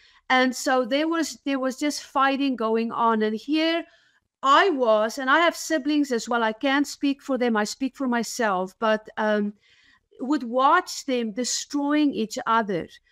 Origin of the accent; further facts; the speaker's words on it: South Africa; But regardless, so I grew up in South Africa.